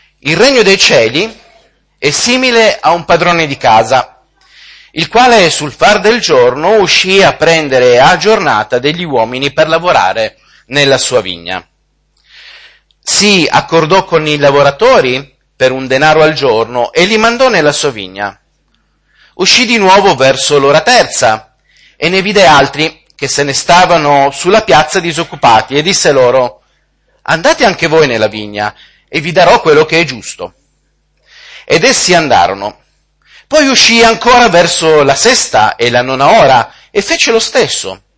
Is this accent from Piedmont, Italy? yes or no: yes; Turin, Piedmont, Italy; vengo da Torino, quindi è facile … da Torino ricordare il mio luogo di provenienza